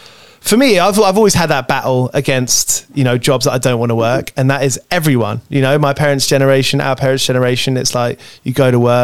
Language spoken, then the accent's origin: English; London, United Kingdom; your life growing up in London now, you know, in the last 30 odd years or however old you are. I'm 32, you know, but like, you know, that kind of this time of living in London